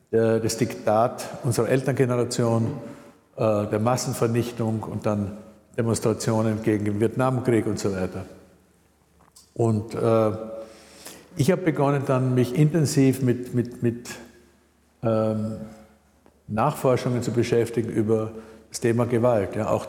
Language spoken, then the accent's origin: German; Vienna, Austria; born there; Ich bin ja kurz nach dem Krieg geboren in Wien